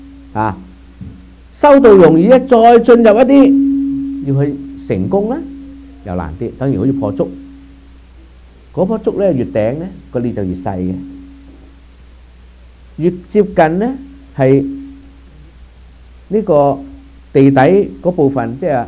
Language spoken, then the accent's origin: Cantonese; Guangdong, China; 咁而家就等於我哋廣東人食嘢，即係揀飲擇食啊！